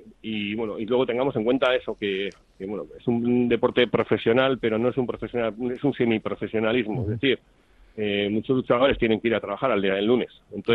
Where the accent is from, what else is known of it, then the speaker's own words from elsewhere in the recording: Bilbao, Basque Country, Spain; now in Vitoria, Spain; La promotora es de Bilbao, somos de Bilbao, aunque yo vivo en Vitoria.